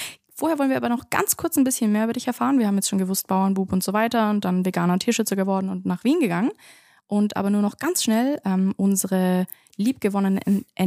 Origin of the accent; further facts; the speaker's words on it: Stuttgart, Baden-Württemberg, Germany; now in Austria; Aber ich komme ja aus Stuttgart und für mich ist Vorarlberg doch tendenziell eher Land.